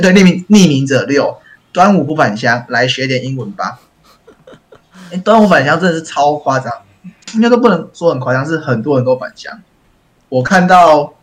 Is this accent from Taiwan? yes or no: yes; Taichung, Taiwan; 我们中部人中、台中人笑而不语。我们中部粽可是有灵魂的粽子